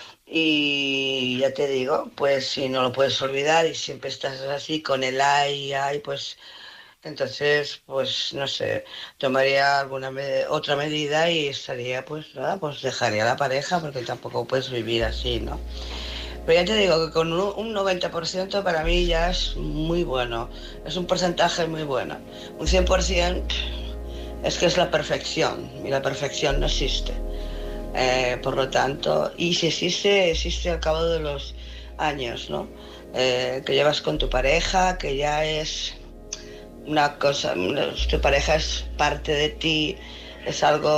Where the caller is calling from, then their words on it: Barcelona, Catalonia, Spain; de Barcelona.